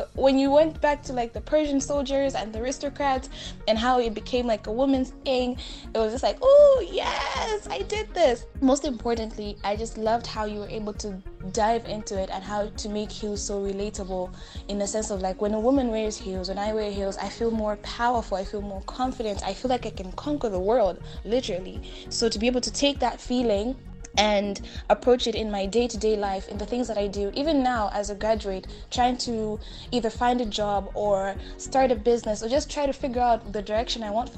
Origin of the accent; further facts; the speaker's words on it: Malawi; I am from Malawi. I just recently graduated.